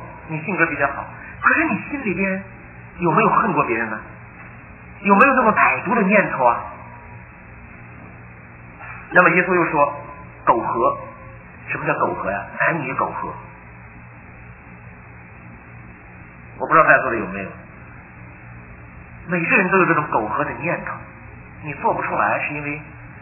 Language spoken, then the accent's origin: Chinese; China; 我们是社会主义国家出来的，哎，我们就是这么长大的